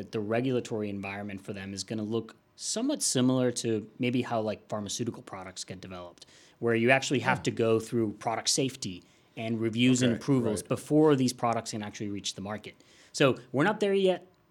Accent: Puerto Rico; now in Washington, United States; originally from Puerto Rico, and I've been in D.C. for about 12 years or so.

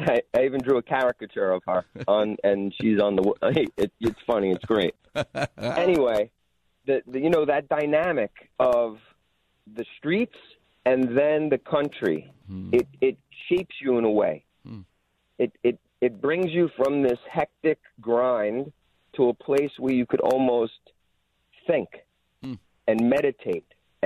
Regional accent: Brooklyn, New York, United States; also born or lived in Woodstock, United States; I grew up in Brooklyn, but we also grew up in the Catskills in Woodstock, New York.

